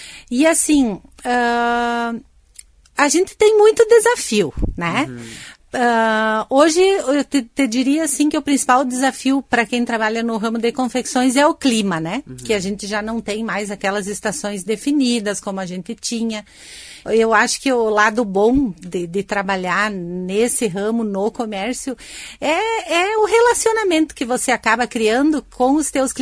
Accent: Ibiraiaras, Rio Grande do Sul, Brazil; also born or lived in Paraná; A minha família é de Ibiraiara, Júnior. Eu sou natural de Ibiraiaras. Eu fiquei 14 anos no Paraná, em função de trabalho, e também em função, né, de trabalho, a gente voltou para a nossa terra aqui, que eu considero Lagoa Vermelha já nossa terra.

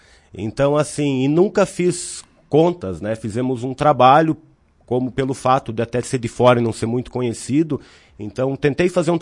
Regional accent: Joaçaba, Santa Catarina, Brazil; Eu sou natural de Joaçaba, Santa Catarina.

